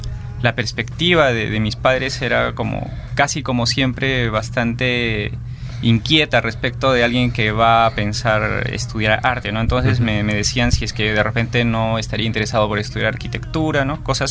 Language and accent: Spanish; Cusco, Peru; moved away as an adult; now in Lima, Peru; Yo soy de Cusco, nací en 1982, terminé el colegio el 98, uh-huh. A mitad del año 1999 vengo a Lima